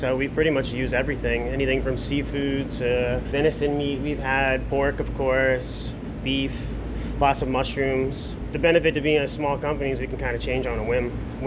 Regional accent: New Jersey, United States; moved away as an adult; We're both from the East Coast. We've transplanted out here from New Jersey

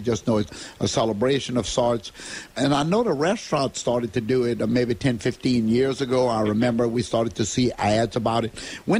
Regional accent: Louisiana, United States; I mean, I grew up in St. James Parish, and I grew up in a trapper's family. So, first of all, we didn't have a lot. Very Catholic environment.

